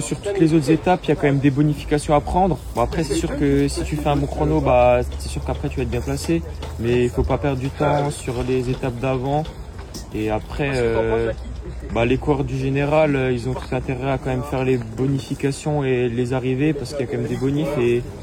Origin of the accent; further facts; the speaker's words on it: Besançon, Bourgogne-Franche-Comté, France; On vient de Besançon.